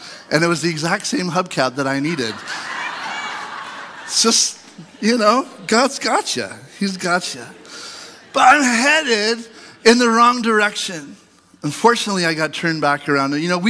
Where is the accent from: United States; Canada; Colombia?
Canada; Ontario; And as you know, I grew up in Ontario.